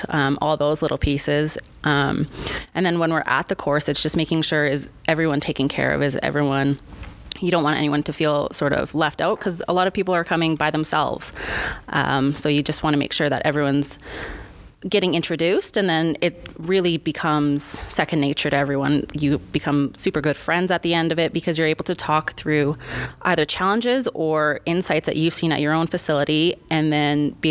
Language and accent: English; Canada; I would say this one's a little harder for myself being a Canadian